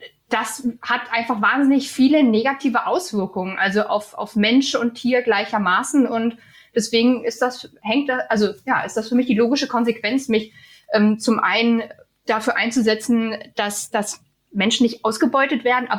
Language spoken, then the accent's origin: German; East Germany, Germany; dieses Vorurteil habe ich als Ossi im Westen auch sehr zu spüren bekommen